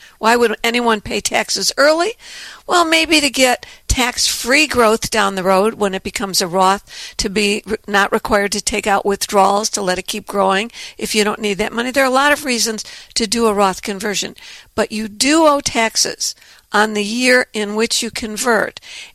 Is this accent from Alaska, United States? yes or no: no; Chicago, Illinois, United States; Well, sure, because I grew up on the North Side, but I'm just basically a Chicago sports fan.